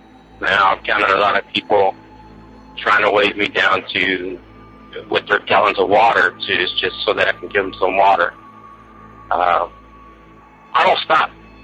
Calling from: Texas, United States; I'm calling from Texas. I'm a truck driver.

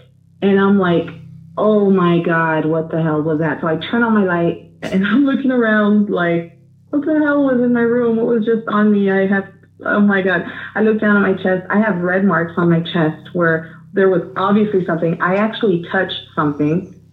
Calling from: El Paso, Texas, United States; I'm in El Paso, Texas.

